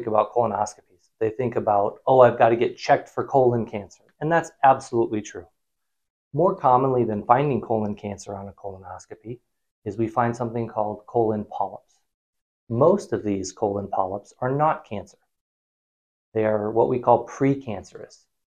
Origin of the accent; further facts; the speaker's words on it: Huron, South Dakota, United States; I grew up in Huron, went to medical school here in South Dakota